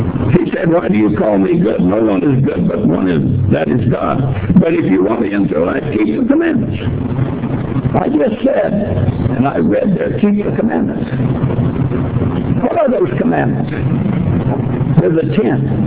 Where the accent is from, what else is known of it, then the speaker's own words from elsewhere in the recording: Phoenix, Arizona, United States; also born or lived in Texas / Bisbee; We moved from Texas to Bisbee, and in 1932, we moved to 31, we moved to Phoenix, Arizona. I grew up in Phoenix.